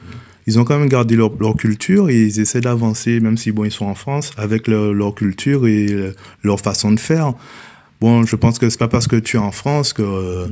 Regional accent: Guadeloupe; moi j'ai été élevé en Guadeloupe

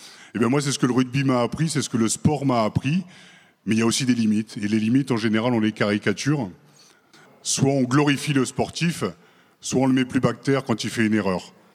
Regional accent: Beauvais, Hauts-de-France, France; je suis originaire de Beauvais en Picardie, donc c'est pas trop une terre de rugby

